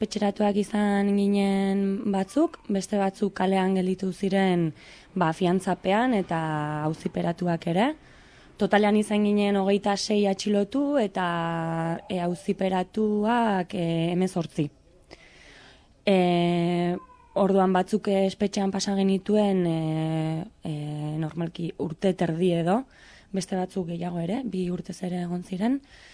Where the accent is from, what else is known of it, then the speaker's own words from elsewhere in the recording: San Sebastián, Basque Country, Spain; born there; 29 urte ditut, eta Donostian jaioa naiz.